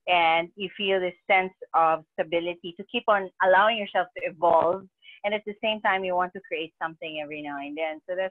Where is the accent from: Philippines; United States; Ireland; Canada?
Philippines; I'm from the Philippines